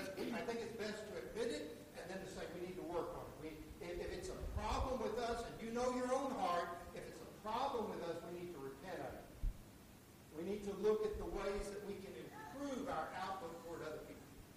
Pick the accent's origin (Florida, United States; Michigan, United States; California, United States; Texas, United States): Texas, United States; I grew up in Texas, and I'm telling you, there's nothing worse than those dumb Yankees, is there?